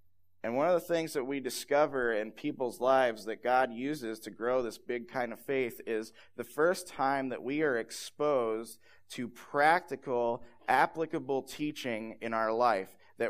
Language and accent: English; the South, United States; I'm from the South, and we have Shoney's there, all right?